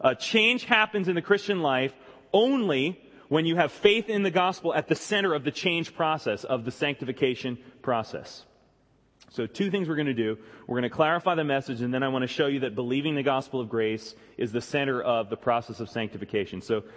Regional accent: United States; because I am very American, which translated means naturally obnoxious.

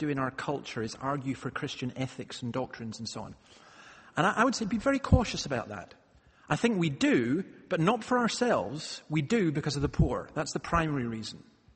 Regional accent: Scotland, United Kingdom; I just think it's wonderful that I can come as a Scotsman and go to a Chinese Presbyterian church

